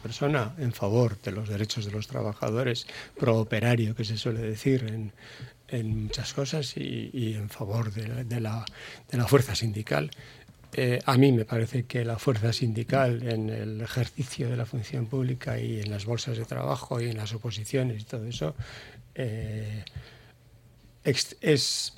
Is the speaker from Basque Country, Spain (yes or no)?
yes; Ondarroa, Basque Country, Spain; yo soy de Ondarroa